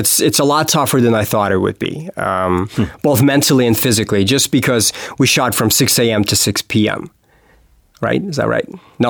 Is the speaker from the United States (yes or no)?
yes; Las Vegas, Nevada, United States; But yeah, it's here in Vegas, which is another great thing. You know, it's exciting. My hometown.